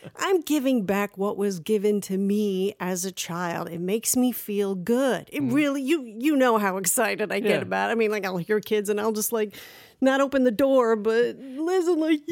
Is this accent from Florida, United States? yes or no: no; New York City, New York, United States; Growing up on the Upper West Side, New York City, Manhattan, Halloween was so magical.